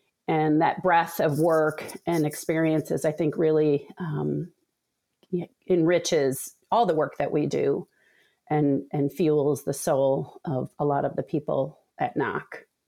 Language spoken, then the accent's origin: English; Brazil; also born or lived in Chicago, United States; So I would say that I grew up born in Chicago to a Brazilian, and then shipped off to Brazil at the age of five.